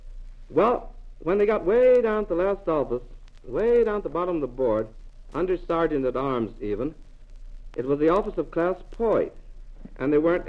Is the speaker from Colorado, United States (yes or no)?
no; Joplin, Missouri, United States; born there; also born or lived in Lincoln, Illinois